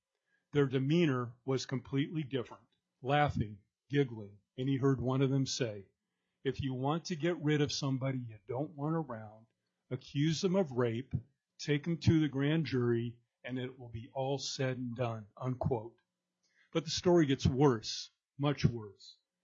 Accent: Juneau, Alaska, United States; I'm from Juneau, Alaska, and I represent myself.

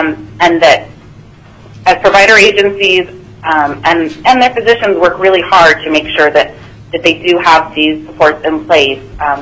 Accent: Anchorage, Alaska, United States; I am from Anchorage

